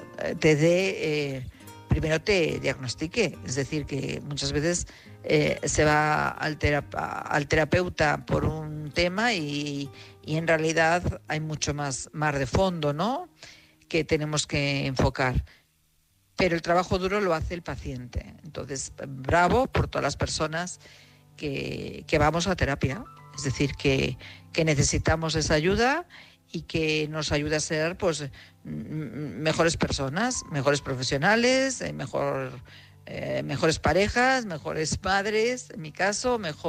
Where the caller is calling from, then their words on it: Madrid, Community of Madrid, Spain; de Madrid.